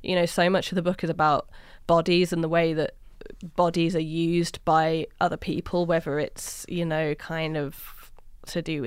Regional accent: York, Yorkshire and the Humber, United Kingdom; also born or lived in London; I was getting the train from York, my hometown, Little York, the one that New York was named after. I was getting a train from there down to London, where I was living and working at the time

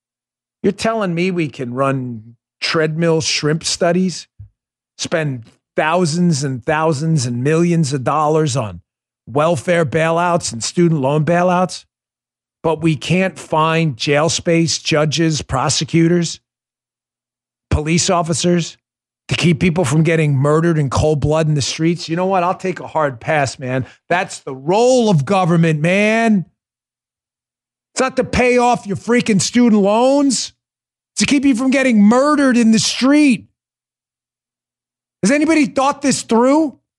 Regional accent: New York City, New York, United States; Folks, I grew up in New York. I policed those streets.

